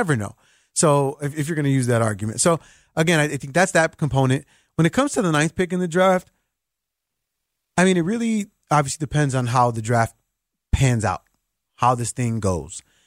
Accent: Chicago, Illinois, United States; And I'm a Chicagoan, so I know how that is.

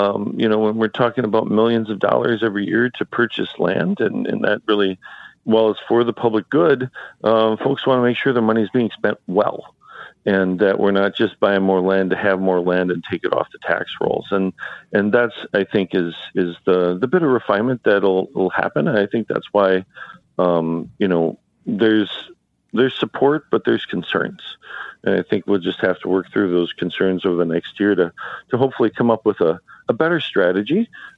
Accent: Stanley, Wisconsin, United States; also born or lived in Chicago / San Francisco; I grew up in Clark County near Stanley

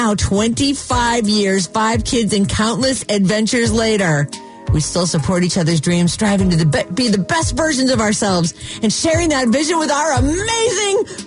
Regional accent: California, United States; Though we met in Arizona, we're both from the Bay Area, yay area.

